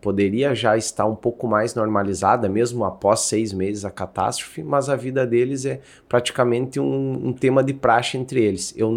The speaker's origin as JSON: {"language": "Portuguese", "region": "Rio Grande do Sul", "country": "Brazil", "said": "ainda mais para mim como gaúcho"}